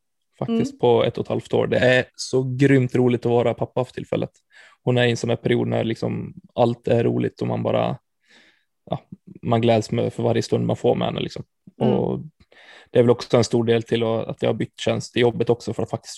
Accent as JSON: {"language": "Swedish", "town": "Falun", "region": "Dalarna County", "country": "Sweden", "said": "Jag är från Falun i grund och botten i Dalarna. Så jag har ju mycket vänner och framförallt familj där."}